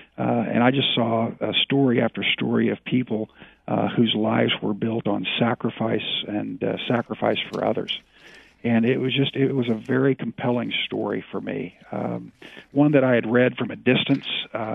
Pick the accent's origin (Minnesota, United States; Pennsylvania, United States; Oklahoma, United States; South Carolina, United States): Oklahoma, United States; Tulsa; I'd retired in 1989, really 1990, and moved to Tulsa, Oklahoma, which is my hometown, and was working there in Tulsa.